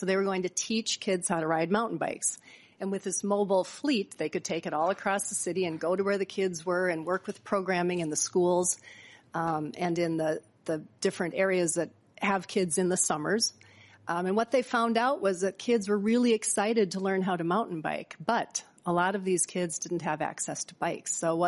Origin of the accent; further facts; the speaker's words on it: Duluth, Minnesota, United States; I'm from Duluth, so I'm based in Duluth